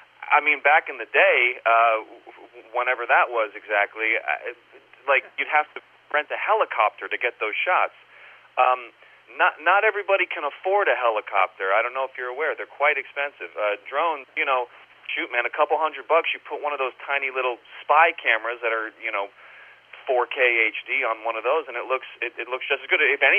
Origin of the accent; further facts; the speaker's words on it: Santa Clarita, California, United States; in my hometown, Santa Clarita, here in California.